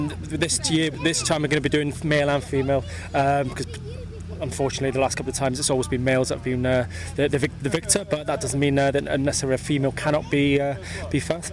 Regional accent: Scotland, United Kingdom; Scottish originally

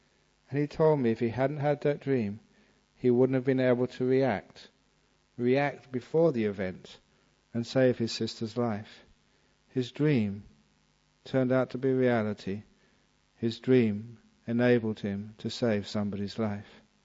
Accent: England, United Kingdom; moved away as an adult; also born or lived in Thailand; He was a monk from the United States. I was from England. But we were friends together.

